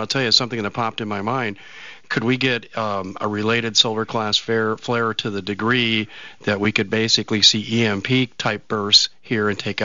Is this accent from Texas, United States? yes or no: no; Denver, Colorado, United States; now in Phoenix, United States; originally I'm from Denver, and now I'm sitting here thinking, did I make a mistake in moving to Phoenix 25 years ago?